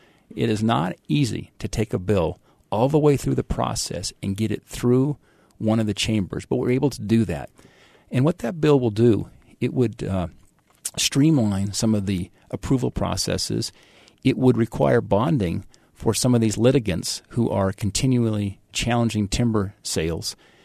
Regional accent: Bozeman, Montana, United States; being part of an executive team in my hometown of Bozeman

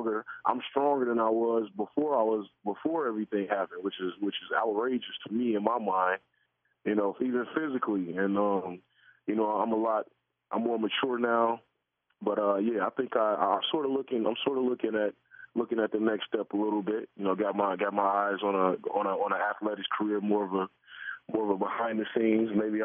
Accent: Chicago, Illinois, United States; especially in my city, in my hometown, Chicago, and I'm still on the South Side, and you know, I'm very much this is where I come from

